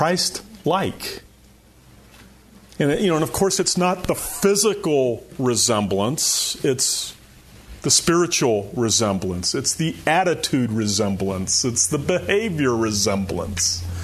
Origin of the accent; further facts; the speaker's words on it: Florida, United States; also born or lived in West Virginia; My family comes from West Virginia. I was born in West Virginia. But all my aunts and uncles and cousins, my grandparents were all in West Virginia. We lived in Florida. And so we come up every summer.